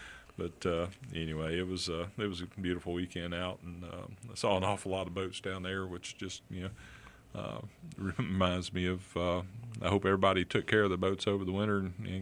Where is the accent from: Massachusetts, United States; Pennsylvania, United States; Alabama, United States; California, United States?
Alabama, United States; Dauphin Island; I grew up and been around Dauphin Island my whole life